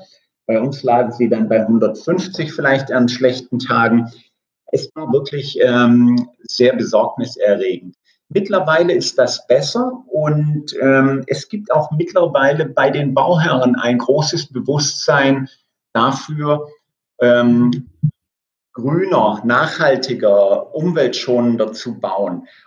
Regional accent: Germany; weil wir als Deutsche ja in diesem Bereich schon seit den 70er Jahren, seit der Ölkrise aktiver sind

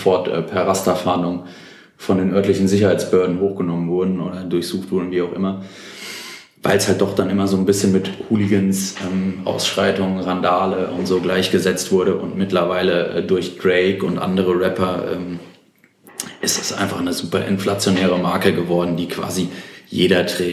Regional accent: Hesse, Germany; born there; 25 Jahre alt. Der ein oder andere wird mich wahrscheinlich auch kennen. Ich bin gebürtiger Hesse und wohne auch immer noch in Hessen, in der unmittelbaren Nähe von Frankfurt am Main.

